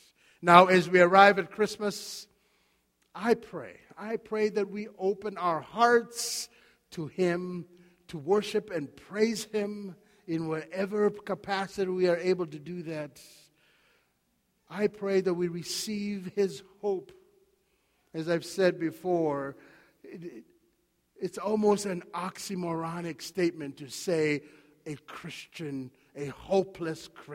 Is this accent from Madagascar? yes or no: yes; Madagascar; I'm originally from Madagascar, and in Madagascar, we eat rice like no one else does, 3 times a day at very minimum.